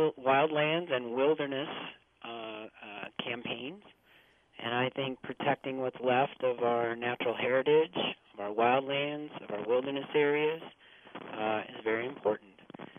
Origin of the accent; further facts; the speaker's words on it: Utah, United States; I grew up out in Utah, and, you know, if it wasn't for the mountains here, I'm not sure I would be very happy living in the East Coast or on the East Coast.